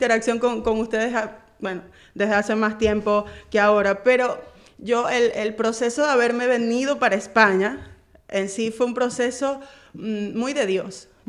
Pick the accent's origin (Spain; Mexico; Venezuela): Venezuela; Aunque no me lo hayas preguntado, soy venezolana y me enorgullezco mucho de mi país, la verdad que muy hermoso